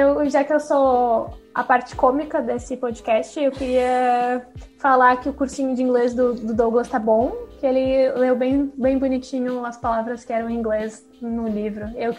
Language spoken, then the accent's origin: Portuguese; Paraná, Brazil; Sou paranaense, gente.